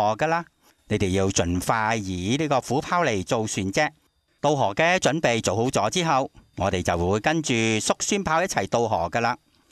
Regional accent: China; 我们身为中国人，大家有没有做到和衷共济、同心共济呢？

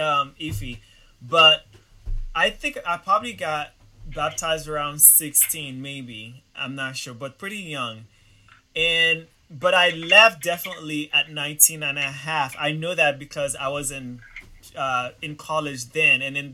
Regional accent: Boston, Massachusetts, United States; I'm from Boston, so it's pretty small.

